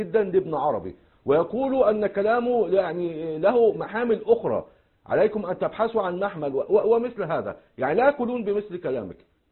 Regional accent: Egypt; في بلدي مصر

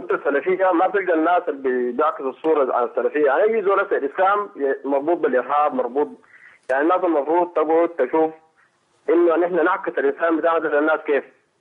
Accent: Sudan; ناس عندنا في السودان

